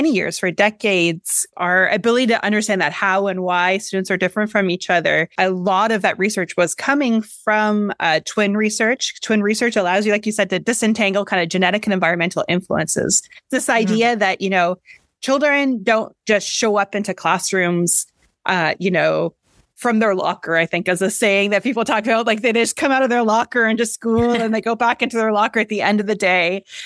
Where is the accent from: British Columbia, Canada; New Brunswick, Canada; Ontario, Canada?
Ontario, Canada; I grew up in Canada, in Ontario, just outside of Toronto